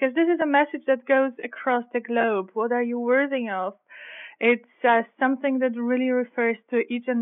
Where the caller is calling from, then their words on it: Austria; I'm calling from Austria in Europe, the sound of music land.